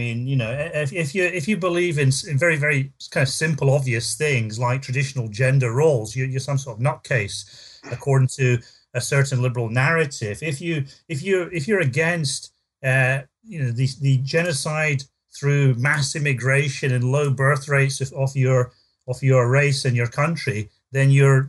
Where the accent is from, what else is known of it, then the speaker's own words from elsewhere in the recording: South Africa; also born or lived in United Kingdom; I guess part of my early experience of growing up in South Africa probably played an important role